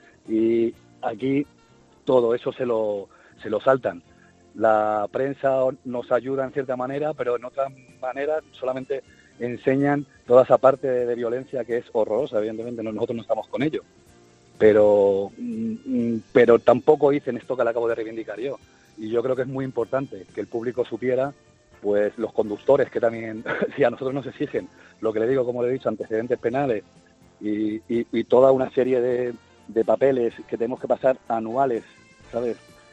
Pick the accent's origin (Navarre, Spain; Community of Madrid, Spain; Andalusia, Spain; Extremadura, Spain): Community of Madrid, Spain; Madrid; soy de Madrid.